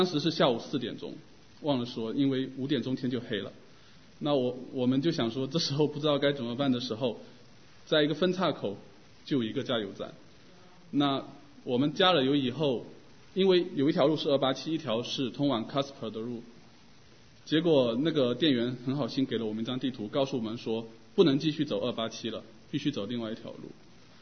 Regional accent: Xiamen, Fujian, China; now in United States; 我跟我姊妹是来自中国厦门，那我是去年11月中旬来的美国，可以说在这之前我是完全的一个无神主义者，因为从小在部队长大

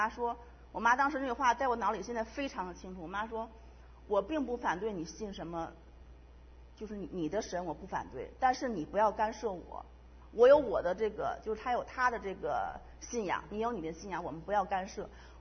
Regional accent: Tianjin, China; 把我生在市里，没有生在乡下。然后呢，我是在天津长，土生土长的天津人。

